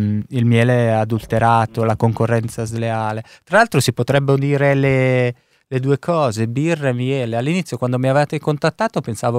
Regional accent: Milan, Lombardy, Italy; sono milanese, come diceva

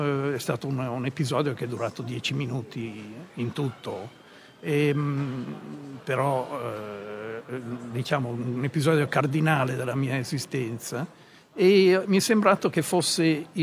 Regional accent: Venice, Veneto, Italy; born there; E quindi parto da Venezia perché sono nato a Venezia

